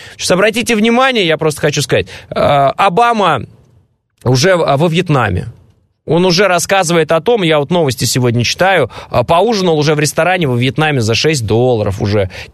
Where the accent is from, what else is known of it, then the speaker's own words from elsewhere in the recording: Kazakhstan; вот на зуб пробует Казахстан, в моем родном городе, извините, люди выходят на митинги.